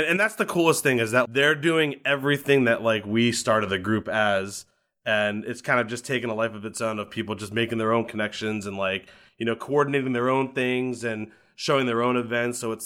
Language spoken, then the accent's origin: English; Maryland, United States; So I am from Maryland, right outside of Washington, D.C. I've lived there my whole life.